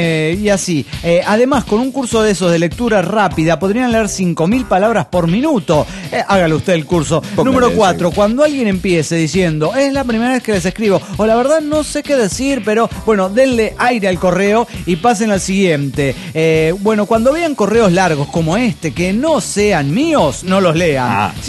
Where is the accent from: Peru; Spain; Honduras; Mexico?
Mexico; Querétaro; de Querétaro, México.